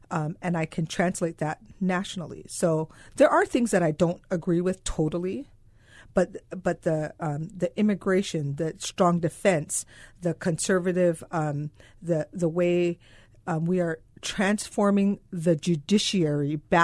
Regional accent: Hawaii, United States; I grew up in Hawaii. I'm the middle child of nine.

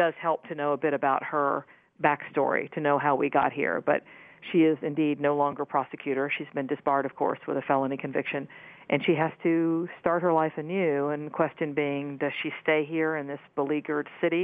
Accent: Huntington, West Virginia, United States; in my hometown, Huntington, West Virginia.

